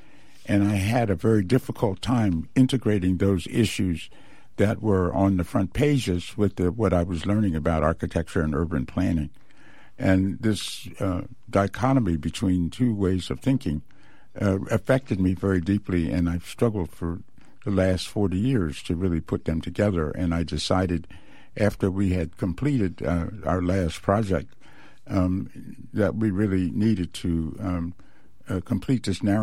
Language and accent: English; Philadelphia, Pennsylvania, United States; Well, I was born in the Bottom, which was the area of Philadelphia where poor people lived.